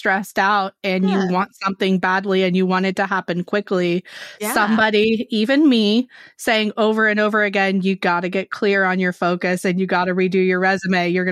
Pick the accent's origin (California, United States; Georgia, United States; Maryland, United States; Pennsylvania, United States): California, United States; Yeah, California, so same.